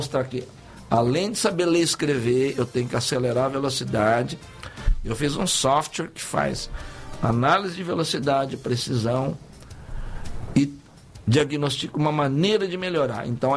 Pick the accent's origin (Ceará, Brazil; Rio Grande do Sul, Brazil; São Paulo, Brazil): São Paulo, Brazil; eu não posso criticar a Bahia porque eu não sou baiano, eu sou paulista.